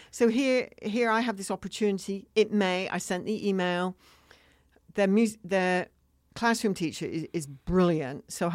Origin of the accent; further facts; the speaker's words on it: England, United Kingdom; Because obviously I'm English, which is why I sound funny.